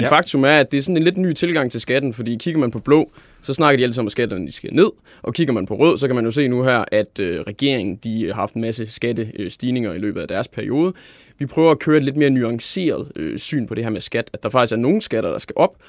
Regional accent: Silkeborg, Central Denmark Region, Denmark; det er i min hjemby Silkeborg

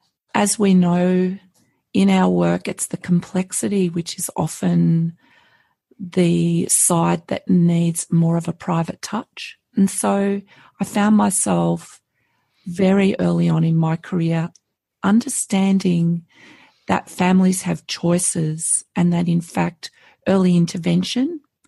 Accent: Pascoe Vale, Victoria, Australia; growing up in Pasco Vale, I was on the northern side of the Yarra.

